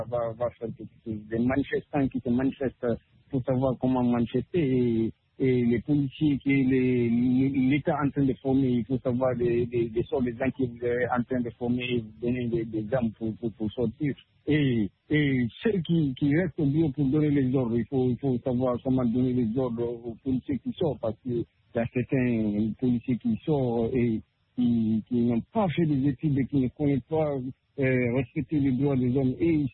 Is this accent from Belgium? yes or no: no; Guinea; dans mon pays, la Guinée-Conakry, je pense bien, je suis de Guinée-Conakry.